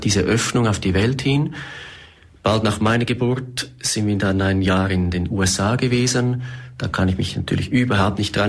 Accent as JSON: {"language": "German", "region": "Zurich", "country": "Switzerland", "tie": "born there", "said": "Ich bin 1966 in Zürich geboren, als viertes von vier Kindern."}